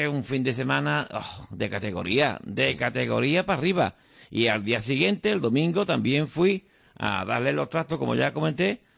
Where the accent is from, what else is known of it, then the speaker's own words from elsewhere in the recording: Alcalá la Real, Andalusia, Spain; also born or lived in Cádiz; Soy un jinés de Cádiz o un gaditano de Jaén, de Alcalá la Real.